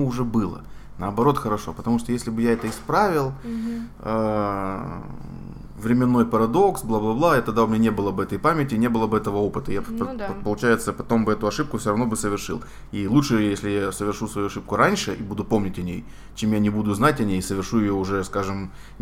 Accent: Ukraine; born there; Нет, я родился в Украине. Ну, в Советском Союзе тогда еще.

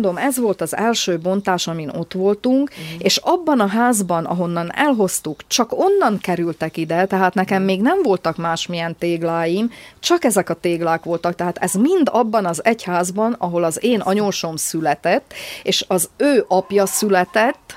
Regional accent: Šamorín, Trnava Region, Slovakia; De mivel én somorjai vagyok

